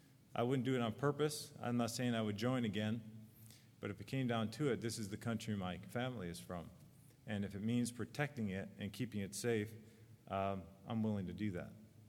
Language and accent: English; United States; I'm American, and there's nothing wrong with that. I'm proud to be an American.